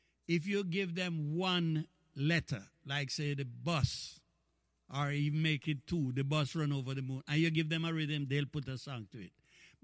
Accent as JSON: {"language": "English", "town": "May Pen", "region": "Clarendon", "country": "Jamaica", "said": "We're all from Maypen, so we refer to each other as friend."}